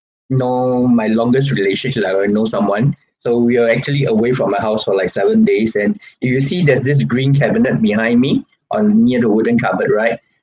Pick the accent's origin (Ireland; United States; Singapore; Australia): Singapore; yeah, we're Singaporean.